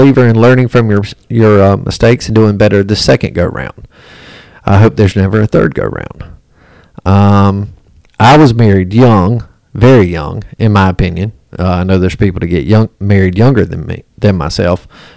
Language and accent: English; York, South Carolina, United States; I'm from the York Rock Hill area, born and raised.